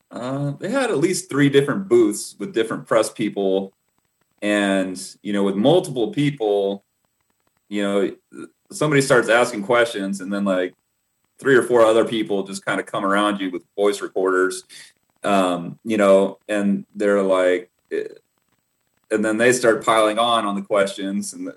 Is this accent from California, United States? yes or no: yes; Los Angeles, California, United States; now in Colorado, United States; The NBC network where I grew up back in Los Angeles, they did a spot on me.